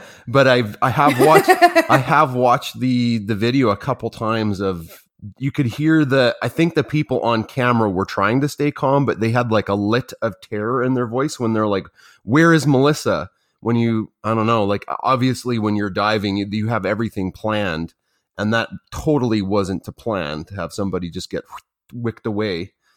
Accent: Alberta, Canada; I'm from Alberta, Canada

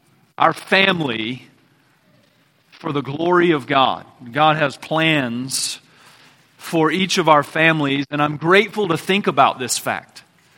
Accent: Denham Springs, Louisiana, United States; even though Denham Springs has some good qualities about it, and I love this as my hometown

